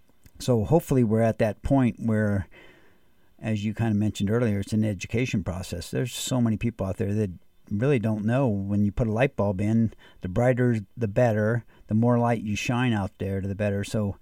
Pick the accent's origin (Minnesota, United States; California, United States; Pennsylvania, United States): California, United States; I grew up in California, and everybody in the Central Valley irrigated.